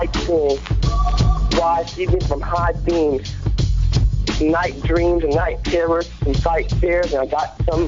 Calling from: Los Angeles, California, United States

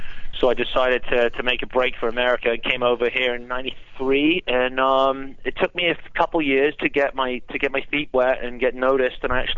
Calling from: Tampa, Florida, United States; I'm calling you from the head of where the Republican National Convention is right now. I'm about half a mile from Ground Zero in Tampa, Florida.

